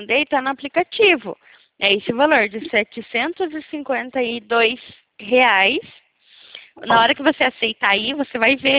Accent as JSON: {"language": "Portuguese", "region": "São Paulo", "country": "Brazil", "said": "Não, eu sou de São Paulo."}